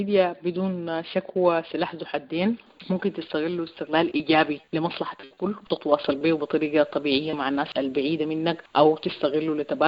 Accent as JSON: {"language": "Arabic", "country": "Sudan", "said": "وهي مسؤولية في نهاية الأمر مننا كلنا كسودانيين إنه نوجهها توجيه إيجابي ونتكلم فيها عن المحبة"}